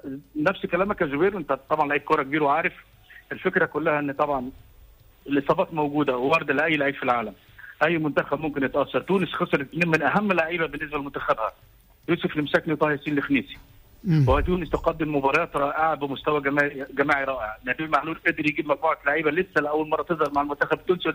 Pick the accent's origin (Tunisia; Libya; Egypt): Egypt; لنا كمصريين لنا كعرب